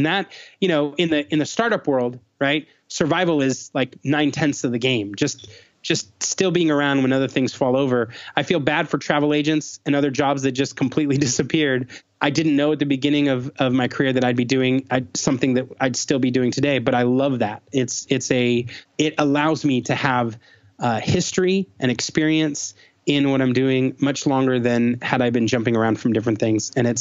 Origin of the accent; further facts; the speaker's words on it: Tucson, Arizona, United States; born there; I was born in Tucson, Arizona, and the University of Arizona is there.